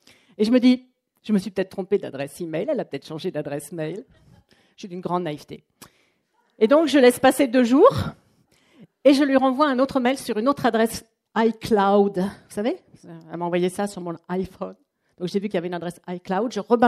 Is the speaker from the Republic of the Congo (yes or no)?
no; Strasbourg, Grand Est, France; C'est une procédure qui est spécifique à l'Alsace. Je viens de Strasbourg.